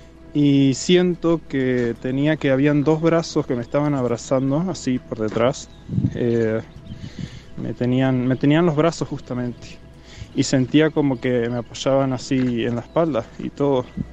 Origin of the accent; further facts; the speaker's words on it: Argentina; de Argentina